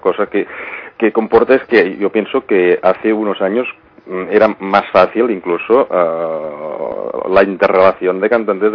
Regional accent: Madrid, Community of Madrid, Spain; born there; ¿Y eso que nací en Madrid yo?

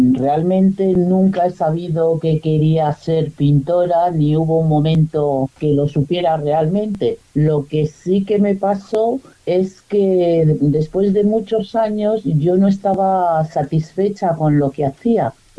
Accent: Equatorial Guinea; yo soy originaria de Guinea Ecuatorial y digamos que llevo África en el alma.

